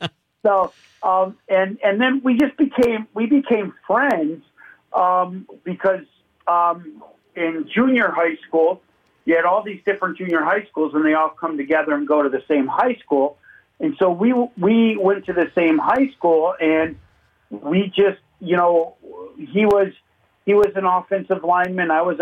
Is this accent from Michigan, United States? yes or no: no; Chicago, Illinois, United States; So, ironically, I grew up down in Chicago, and Joe and I went to school together.